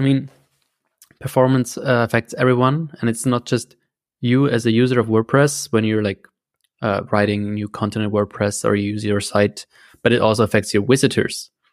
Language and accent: English; Switzerland; Born and raised in Switzerland, and I'm still in Switzerland today.